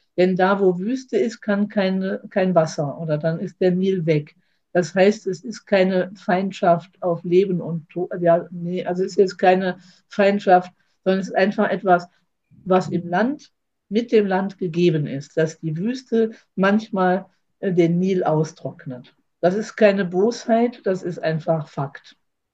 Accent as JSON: {"language": "German", "region": "Rhineland", "country": "Germany", "said": "auch als Rheinländerin sowieso"}